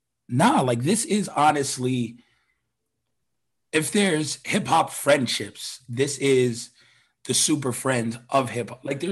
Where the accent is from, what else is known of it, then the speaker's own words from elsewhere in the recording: Miami, Florida, United States; I'm from Miami. I don't live in Colorado.